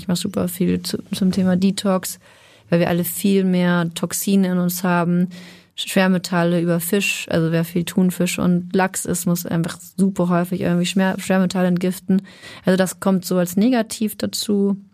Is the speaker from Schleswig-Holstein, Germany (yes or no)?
yes; Schleswig-Holstein, Germany; nicht Hamburger, aber ich komme aus Schleswig-Holstein